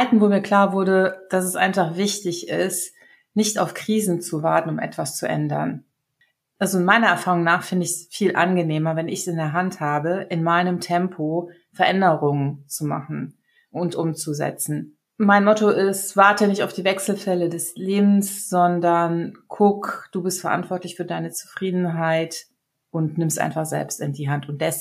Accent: Mönchengladbach, North Rhine-Westphalia, Germany; ich komme aus Mönchengladbach.

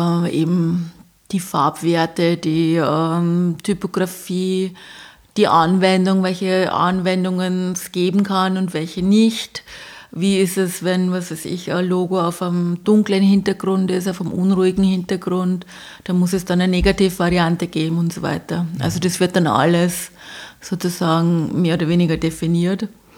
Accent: Bavaria, Germany; ich komme aus Bayern, also bei uns hat es die sogenannte Kollegstufe gegeben

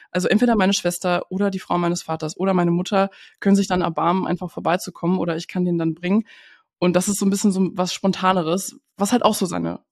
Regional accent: Berlin, Germany; born there; Ich bin in Berlin geboren und ja, wohne ja mittlerweile auch ein bisschen außerhalb.

